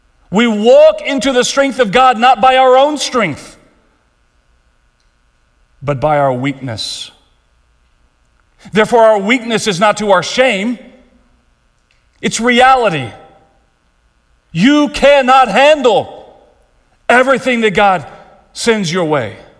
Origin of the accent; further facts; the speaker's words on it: Lancaster, Texas, United States; My hometown of Lancaster, Texas, saw one of the worst tornadoes in our history.